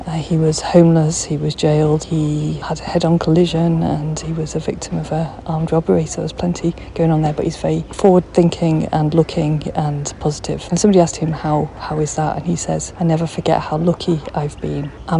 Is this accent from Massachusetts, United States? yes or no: yes; Massachusetts, United States; I grew up in Massachusetts, which is near the top of the country in public education.